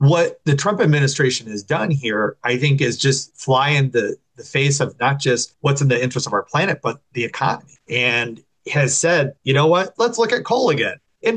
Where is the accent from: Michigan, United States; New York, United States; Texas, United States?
Michigan, United States; Wyandotte; like I grew up in Wyandotte, Michigan, the plants that were in Trenton and River Rouge that have now, shuttered